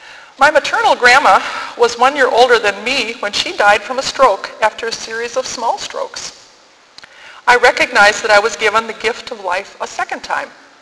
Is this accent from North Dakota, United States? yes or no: yes; North Dakota, United States; I'm from North Dakota. And what we can do there is tell jokes, tell stories, and talk, and cook.